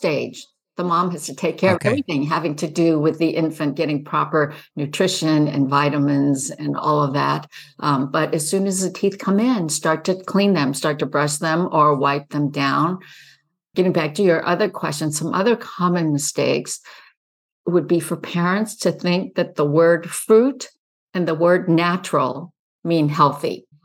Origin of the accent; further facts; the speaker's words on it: Hong Kong; When I was growing up in Hong Kong, my brother and I were born there.